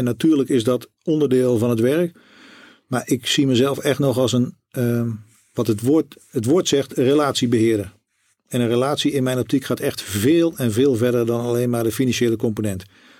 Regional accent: Hasselt, Overijssel, Netherlands; also born or lived in Oegstgeest; Want ik ben in Oegstgeest geboren. Mijn hele familie komt uit Katwijk. Daar liggen onze familieroutes. Maar toen ik 1,5 was, ben ik al naar Hasselt verhuisd. Dat ligt vlakbij Zwolle.

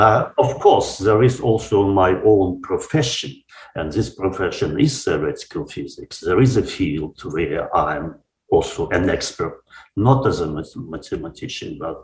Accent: Moscow, Russia; now in Germany; I come from Moscow. So we have moved from Moscow to Germany 30 years ago. But before that, I was in Moscow.

